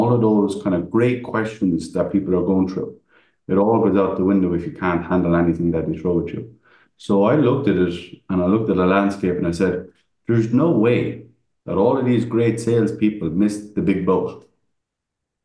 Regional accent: Ireland; because I'm Irish.

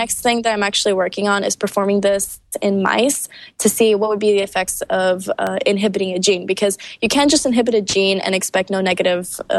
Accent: Russia; Well, because I am from Russia

